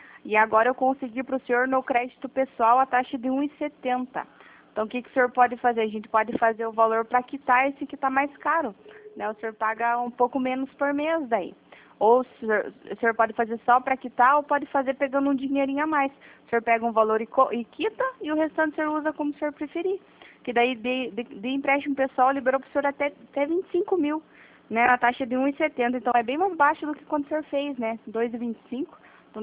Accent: Guarapuava, Paraná, Brazil; Não, eu falo do interior do Paraná, sou de Guarapuava.

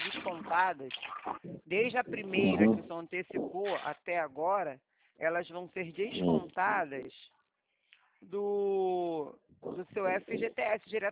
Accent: Rio de Janeiro, Brazil; Eu sou do Rio de Janeiro

